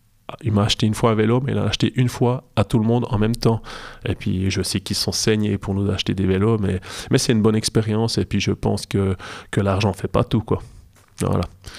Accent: Jura, Switzerland; Moi, je viens du Jura.

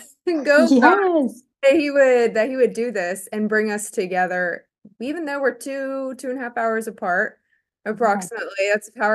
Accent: Missouri, United States; moved away as an adult; now in Raleigh, United States; basically I grew up in Missouri and then went to college in South Carolina where I played tennis and felt really called to move to Raleigh a couple years ago.

